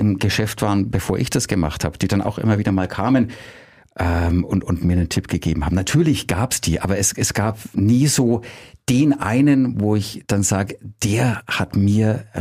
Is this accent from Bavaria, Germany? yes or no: yes; Nuremberg, Bavaria, Germany; ich komme ursprünglich aus Nürnberg. Ich komme aus Großgründlach, bin quasi in diesem Dreiländereck Nürnberg, Fürth, Erlangen groß geworden